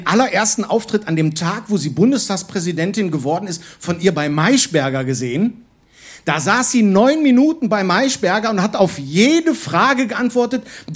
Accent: Netherlands; für mich als Niederländer kann ich mich da nahrungstechnisch nur verbessern.

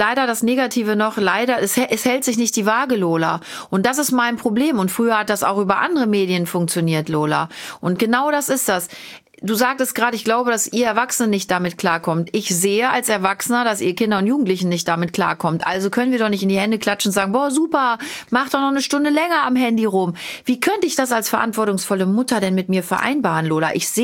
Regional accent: Cologne, North Rhine-Westphalia, Germany; Ich komme aus Longerich, Köln-Longerich. Das ist ein kleiner Vorort von Köln.

